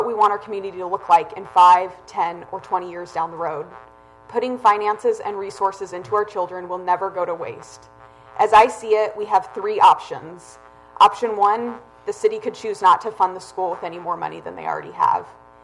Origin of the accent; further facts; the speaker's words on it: Wrangell, Alaska, United States; I was born and raised here in Wrangell